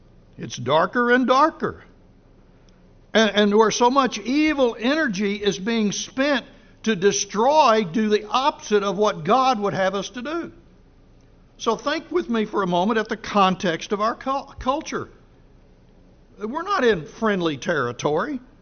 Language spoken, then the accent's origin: English; United States; After all, I'm an American, you know.